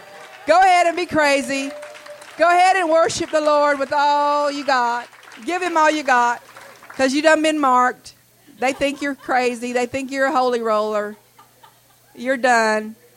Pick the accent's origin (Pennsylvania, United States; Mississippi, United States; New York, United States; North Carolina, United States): North Carolina, United States; I'm from the East Coast in North Carolina.